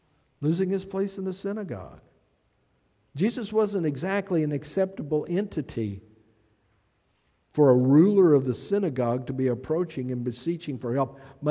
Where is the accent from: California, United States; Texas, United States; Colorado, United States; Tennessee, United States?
Texas, United States; I do it Jairus because I'm from Texas. Got to get all my vowels in, all my syllables.